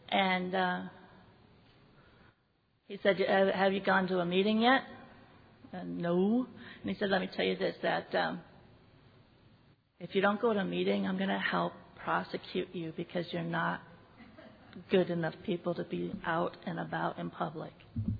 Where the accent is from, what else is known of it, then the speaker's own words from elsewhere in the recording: Rapid City, South Dakota, United States; I'm from Rapid City, South Dakota. And if you have no idea about South Dakota, it's extremely rural.